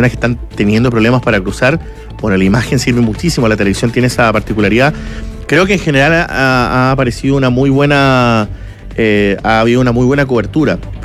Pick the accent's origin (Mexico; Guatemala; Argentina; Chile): Chile; Magallanes; los que somos de Magallanes conocemos